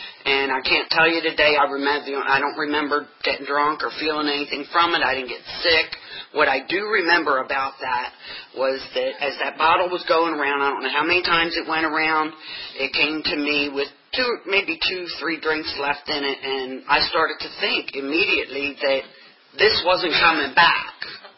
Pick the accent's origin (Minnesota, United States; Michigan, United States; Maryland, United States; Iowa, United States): Maryland, United States; Baltimore; And I was born and raised in South Baltimore in Maryland. Raised in an alcoholic home.